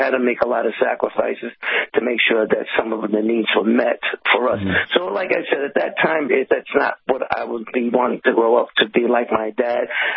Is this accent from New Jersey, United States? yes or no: no; Brooklyn, New York, United States; I grew up in Brooklyn, New York. It was a tough neighborhood. It was called Bedford-Stuyvesant.